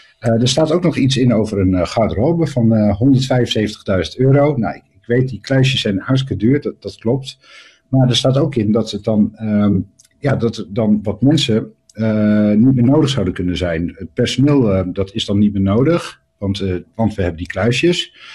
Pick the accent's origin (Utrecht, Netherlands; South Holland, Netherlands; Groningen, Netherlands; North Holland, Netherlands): Groningen, Netherlands; Waar we als Groningers, als cultuurliefhebbers, eigenlijk niet echt veel aan gaan hebben.